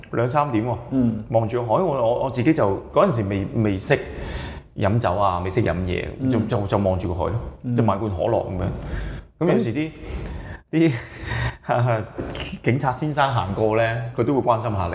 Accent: Guangzhou, Guangdong, China; 我是一个在广州长大的潮汕人啦，然后亦都有机会在澳洲留过学啦，以前。

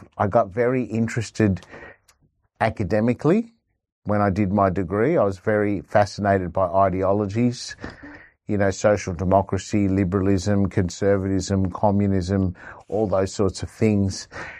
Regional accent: Australia; But growing up in Australia to migrant parents, I suppose I had a good appreciation for how welcoming Australia was and how many opportunities it provided.

